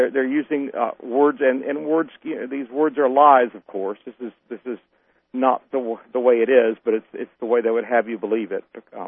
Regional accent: Southern US, United States; And, you know, I grew up in the South. I grew up with the same prejudices that everybody else did against homosexuals.

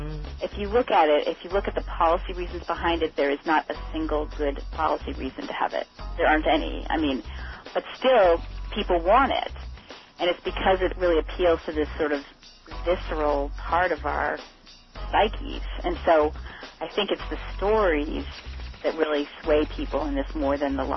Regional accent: Northeast, United States; because I grew up in the Northeast, and I lived all my life in states that didn't have the death penalty.

